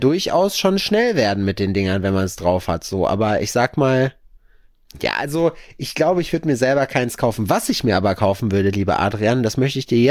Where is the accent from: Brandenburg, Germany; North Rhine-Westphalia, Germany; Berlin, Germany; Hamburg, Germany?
North Rhine-Westphalia, Germany; aber bei uns in NRW war auf jeden Fall Erdbeben